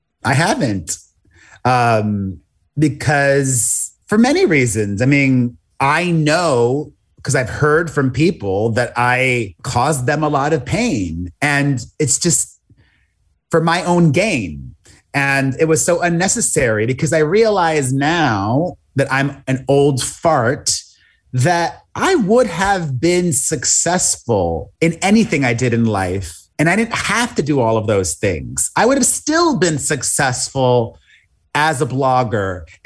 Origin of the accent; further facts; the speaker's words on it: Miami, Florida, United States; Growing up gay, fat, closeted, and in Miami in the 90s was very challenging and a very lonely experience